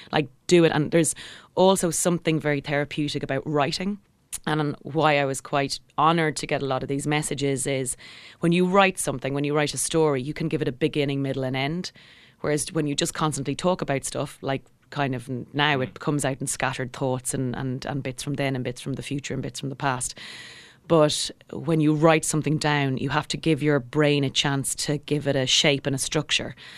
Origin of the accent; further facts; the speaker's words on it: Kildare, Ireland; I grew up in just outside of Kildare town to an equine vet of a father. And my mother is a retired professional flat race jockey.